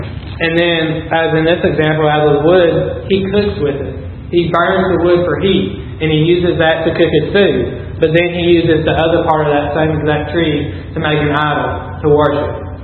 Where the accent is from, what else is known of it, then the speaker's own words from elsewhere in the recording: Kentucky, United States; I'm from Kentucky, I'm a farmer. I'm used to a traffic jam being a tractor and not being all this traffic.